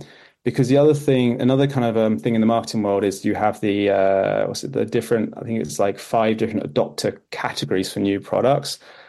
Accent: United Kingdom; I'm very British in the way I don't like saying nice things about myself

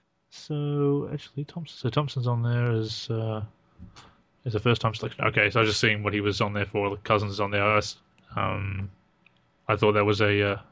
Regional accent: Australia; we're obviously Australian, if people hadn't figured that out by now

